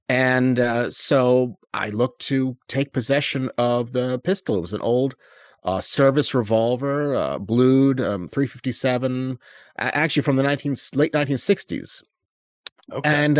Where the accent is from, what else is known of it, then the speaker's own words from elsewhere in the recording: New York City, New York, United States; I grew up in New York City with my dad, and he had a premise permit.